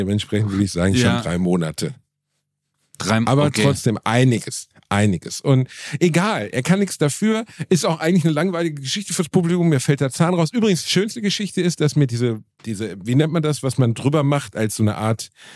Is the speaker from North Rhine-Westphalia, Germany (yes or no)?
yes; Gelsenkirchen, North Rhine-Westphalia, Germany; Das war einfach mein Zahnarzt als Teenager in Gelsenkirchen.